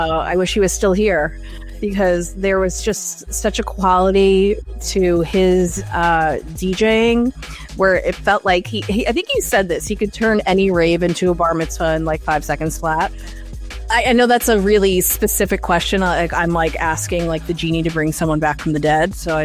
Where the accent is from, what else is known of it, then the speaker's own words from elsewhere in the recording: New York, United States; But when I grew up in New York, I would go to like Sound Factory, which was turned into Pasha.